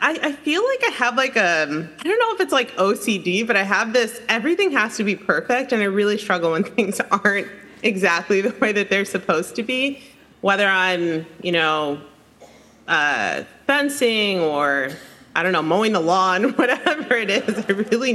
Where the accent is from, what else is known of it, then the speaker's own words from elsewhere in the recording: Maplewood, New Jersey, United States; Happened to be driving past a high school in my hometown. I'm from Maplewood, New Jersey, in the car with my mom.